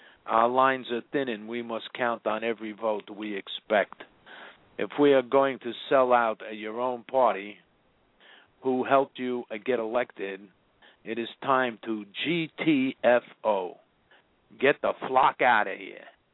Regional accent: United States; I'm an American. I can't do that.

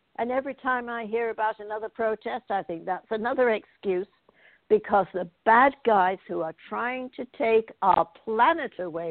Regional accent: England, United Kingdom; I came from England, and I don't, which was always a multiracial society. And I was born at the end of, you know, the old British Empire

